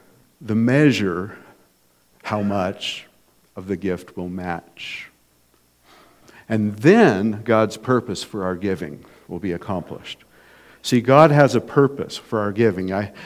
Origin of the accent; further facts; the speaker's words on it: Grand Junction, Colorado, United States; When I was a kid growing up in Grand Junction, and my dad was a pastor